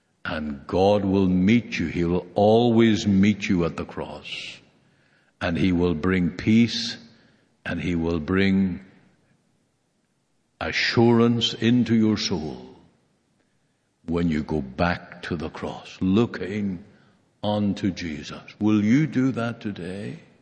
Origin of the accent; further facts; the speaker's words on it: Prince Edward Island, Canada; I come from Canada, and we have a little province called Prince Edward Island on the east side of Canada.